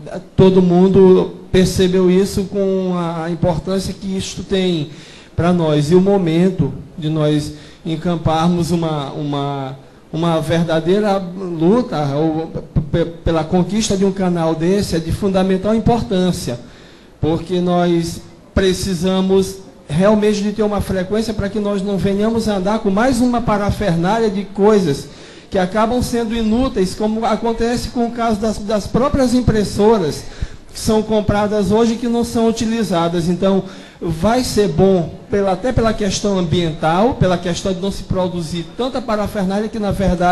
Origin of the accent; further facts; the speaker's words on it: Maranhão, Brazil; O Elijane, eu falo que sou do Maranhão.